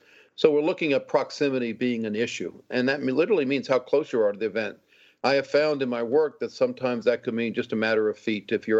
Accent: New Orleans, Louisiana, United States; I'm from New Orleans and the Gulf Coast, and something that really does get my attention.

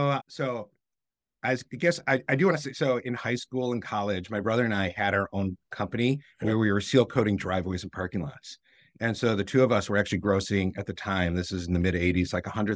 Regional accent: Detroit, Michigan, United States; I'm from Detroit

